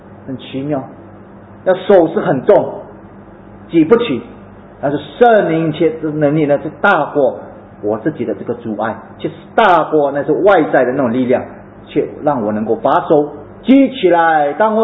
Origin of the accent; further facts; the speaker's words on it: Malaysia; now in Singapore; 因为我们是在来了从马来西亚来到新加坡，当我回家的那一个途中呢